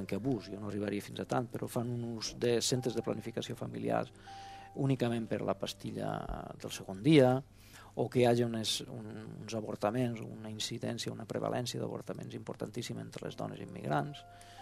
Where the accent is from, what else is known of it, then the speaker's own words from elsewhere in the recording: Valencian Community, Spain; nosaltres som valencians, som minoria lingüística